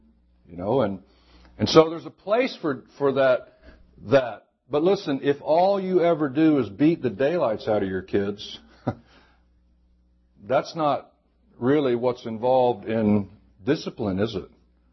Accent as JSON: {"language": "English", "region": "the South", "country": "United States", "tie": "born or raised there", "said": "Now, I grew up in the South, and if you don't know what this means, you just don't know what it means."}